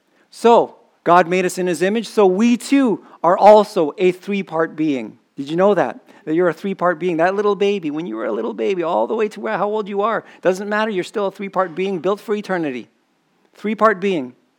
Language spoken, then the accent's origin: English; Philippines; I like that as a Filipino.